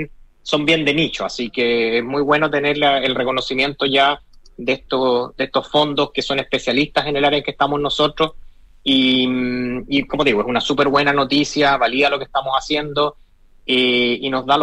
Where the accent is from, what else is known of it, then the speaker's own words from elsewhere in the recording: Chile; moved away as an adult; now in United States; yo soy cirujano originalmente de Chile, trabajé toda mi vida en el sistema público. Yeah. Y me vine para acá, sí, a Silicon Valley hace ya casi 8 años